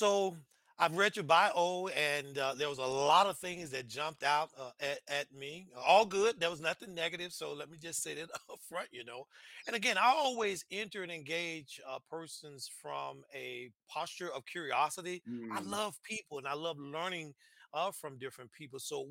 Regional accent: Mississippi, United States; growing up in Mississippi. And by the way, I just finished writing, I guess, chapter one of my autobiography. So about those experiences in Mississippi.

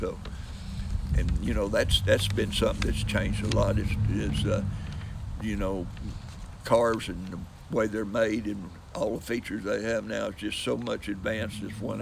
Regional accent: Wichita Falls, Texas, United States; born there; I was born in Wichita Falls.

